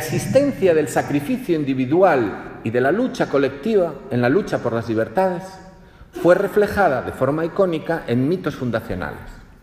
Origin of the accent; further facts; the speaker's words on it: Galicia, Spain; bueno, es que yo soy gallego